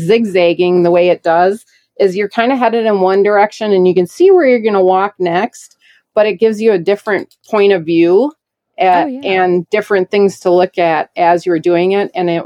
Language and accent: English; Wisconsin, United States; But you also have to remember, we are from Wisconsin, we're a little bit used to colder weather too, and 54 degrees, everybody in Wisconsin's out wearing shorts.